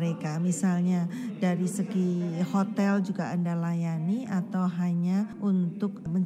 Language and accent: Indonesian; Yogyakarta, Special Region of Yogyakarta, Indonesia; Yogyakarta, itu kampung halaman saya.